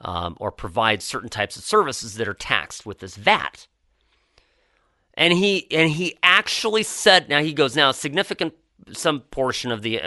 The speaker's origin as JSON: {"language": "English", "country": "United States", "said": "it was actually a little bit sad as an American, I got to tell you."}